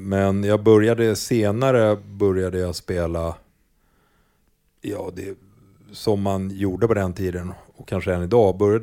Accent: Lidingö, Stockholm County, Sweden; Vi flyttade till Lidingö i ett hus.

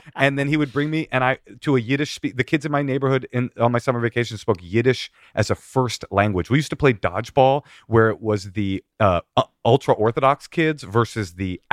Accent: San Francisco, California, United States; born or raised there

